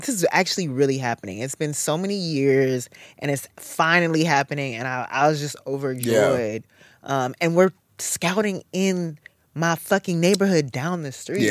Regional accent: View Park, California, United States; Well, like you mentioned, we're both from View Park, South LA. I was living in Inglewood at the time.

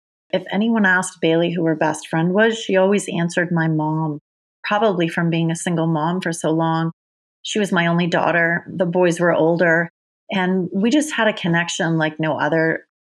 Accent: Ontario, Canada; also born or lived in Oakville; I was born in Oakville, Ontario, just north of Toronto is where I was raised.

